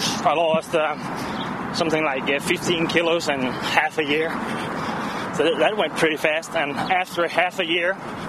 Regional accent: Denmark; I'm from Denmark.

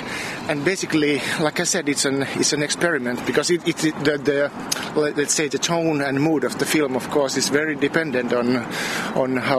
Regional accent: Helsinki, Uusimaa, Finland; English is a second language; I come from Helsinki, Finland.

